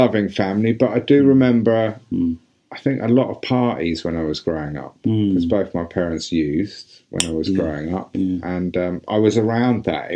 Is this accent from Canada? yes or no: no; London, United Kingdom; That's right, yeah. Crouch End in North London.